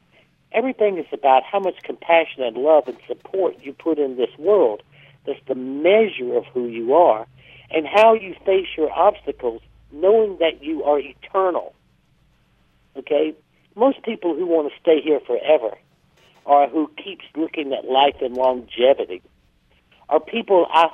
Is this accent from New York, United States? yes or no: no; South Carolina, United States; because I'm from South Carolina and everybody goes to hell down here.